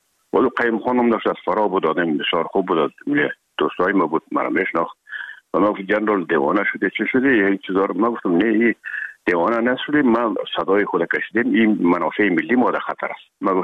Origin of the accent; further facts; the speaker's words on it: Herat, Afghanistan; now in Kabul, Afghanistan; مدتی که ما در کابل آمدیم، خود زمان از هرات که آمدیم به اکادمی نظامی